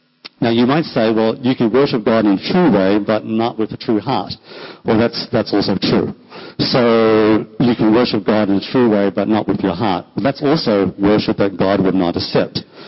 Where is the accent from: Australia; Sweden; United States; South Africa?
Australia; So I'm just an Australian, right? As the English people like to say, we're from the convicts or the prisoners, right? So we've got convict prison blood in us, right?